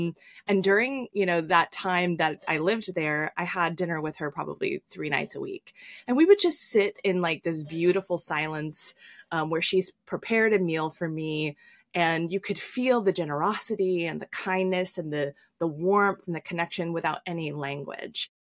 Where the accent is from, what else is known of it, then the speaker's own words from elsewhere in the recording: Midwest, United States; also born or lived in Los Angeles; Growing up in the Midwest, you know, I definitely have had my horse riding days, my mud schlepping days. But I also lived in LA.